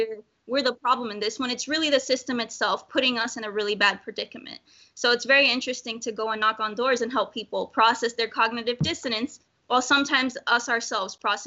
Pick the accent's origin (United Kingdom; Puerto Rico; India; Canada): Puerto Rico; I'm originally from Puerto Rico. I have immigrant parents